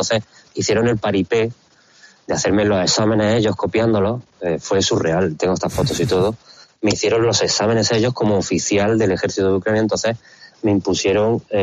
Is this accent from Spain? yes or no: yes; Spain; now in Ukraine; yo no soy el típico español que ha estado aquí 2 semanas